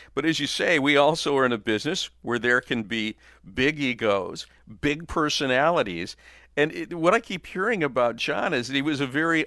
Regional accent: Grand Rapids, Michigan, United States; You know, I missed those days. I grew up in Grand Rapids

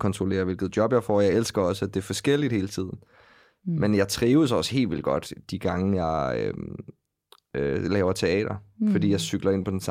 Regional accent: Region of Southern Denmark, Denmark; now in Copenhagen, Denmark; Men da jeg flyttede til København fra Fyn

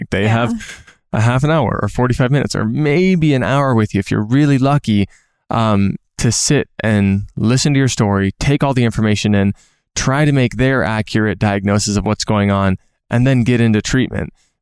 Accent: Minnesota, United States; or I'm from Minnesota, and even when someone reaches out to me from Minneapolis

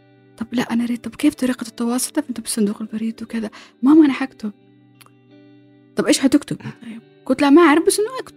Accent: Abu Dhabi, United Arab Emirates; إماراتية وبكل فخر، وأنا أعتبر هي بلد الأول الإمارات.

